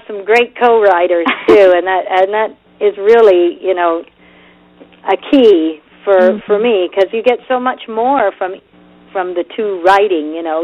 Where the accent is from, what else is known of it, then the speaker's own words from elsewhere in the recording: British Columbia, Canada; I'm from Canada, northern British Columbia, so I know Winter Wonderland, too.